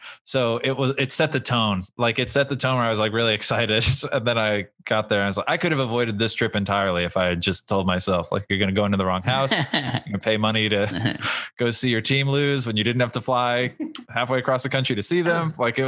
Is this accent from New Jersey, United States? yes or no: yes; New Jersey, United States; We're from New Jersey originally